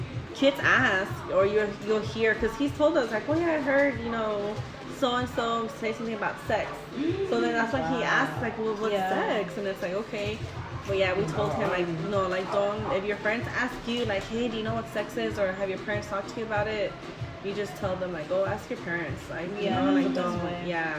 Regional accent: United Kingdom; Okay, I'm British.

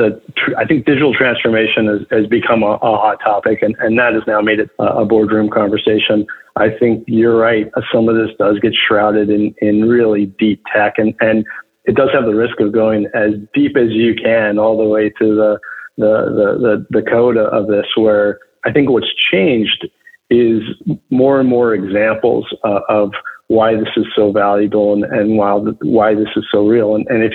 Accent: Calgary, Alberta, Canada; moved away as an adult; also born or lived in San Francisco, United States; I grew up in Calgary. I got recruited after school to San Francisco

